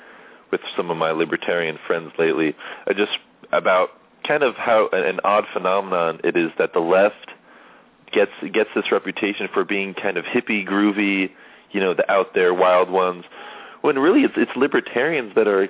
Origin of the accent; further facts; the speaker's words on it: California, United States; in my home state, you know, in California